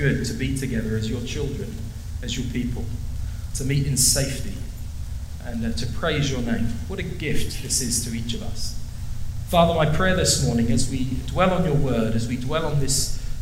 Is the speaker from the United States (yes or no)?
no; England, United Kingdom; now in Canada; I'm not from Australia. I'm from England, so I've been here for about 5 years, and I'm now a permanent resident of this nation, so I'm almost half Canadian, well on the way.